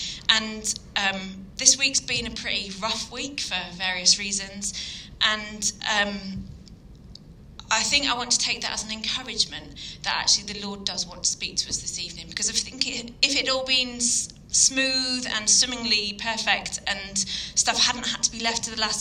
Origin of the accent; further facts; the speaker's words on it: Yorkshire and the Humber, United Kingdom; now in Leighton Buzzard, United Kingdom; Originally, I'm from Yorkshire, so I always like to add that in. Got to love a bit of the north.